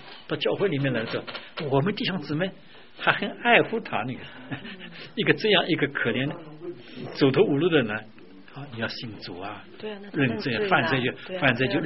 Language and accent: Chinese; China; 那我们中国人啊，你想想一个在中国人社会当中知道这个臭闻呢